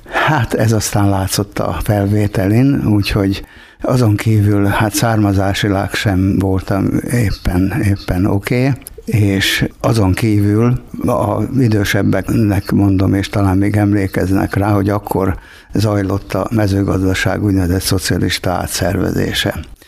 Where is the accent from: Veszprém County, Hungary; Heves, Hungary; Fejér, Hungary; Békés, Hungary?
Fejér, Hungary; Előszállás; born there; Hát 1946. június 7-én születtem, tehát az első béke évben, a második világháború után előszállás Róbert völgybe.